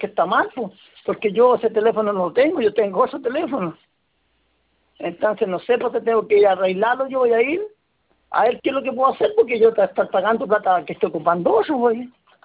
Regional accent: Requínoa, O'Higgins, Chile; Mira aquí en Requina, yo soy de Requina

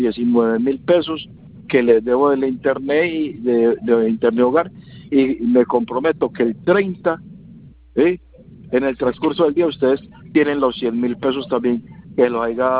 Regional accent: Colombia; Porque nosotros somos de Colombia, salí se fue para Colombia

